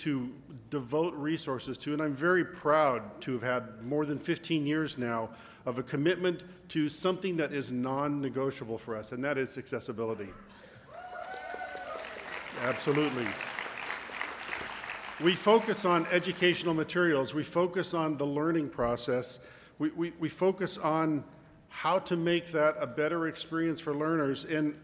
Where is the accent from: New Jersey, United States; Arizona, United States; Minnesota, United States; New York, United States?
Arizona, United States; In the race for the states, I come from Arizona, so you can count one more for Arizona there.